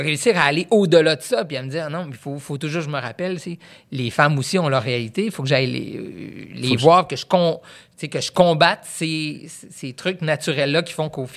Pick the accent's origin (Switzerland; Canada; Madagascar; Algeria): Canada; Quebec; je viens du Saguenay, je suis profondément, que je le veuille ou pas, québécois et saguenéen.